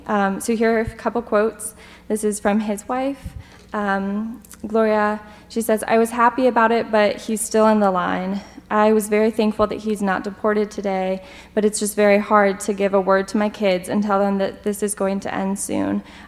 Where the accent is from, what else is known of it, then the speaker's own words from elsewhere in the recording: Iowa City, Iowa, United States; And so last night in my hometown, there was a protest at the pedestrian mall of Iowa City, and there was over 200 people there with signs.